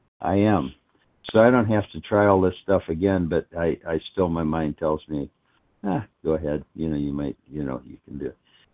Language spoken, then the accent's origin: English; Fort Myers, Florida, United States; now in North Carolina, United States; I'm in North Carolina. I'm from Fort Myers, Florida, and very grateful.